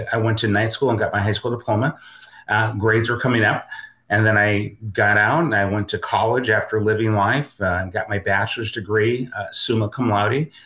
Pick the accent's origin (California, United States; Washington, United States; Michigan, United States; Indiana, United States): Washington, United States; Seattle; And so I was raised essentially in Seattle, Washington. We lived in South Seattle, Ballard, and North Seattle.